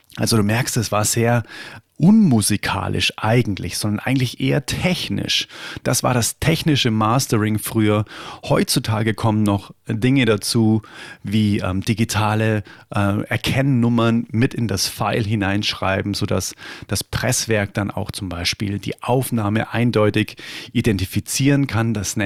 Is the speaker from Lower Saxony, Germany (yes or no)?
no; Bavaria, Germany; Und dann habe ich irgendwie zu Hause da sowas hingewurstelt, nennt man das bei uns in Bayern.